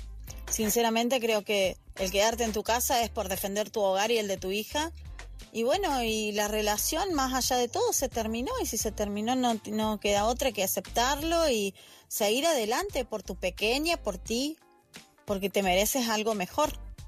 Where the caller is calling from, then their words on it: Argentina; desde Argentina